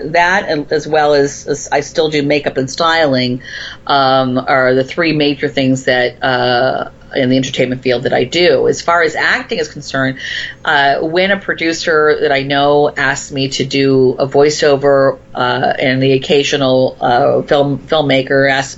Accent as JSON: {"language": "English", "region": "Florida", "country": "United States", "tie": "born or raised there", "said": "And I grew up in Florida, and when I came up here because I got a job at Stage Door Manor, which is up in the Catskills."}